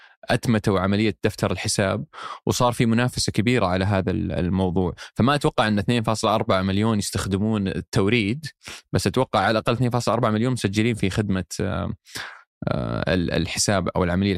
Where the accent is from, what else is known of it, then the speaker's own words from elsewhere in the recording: Saudi Arabia; يعني إذا قلت لأحد أنا من السعودية أو جايكم من السعودية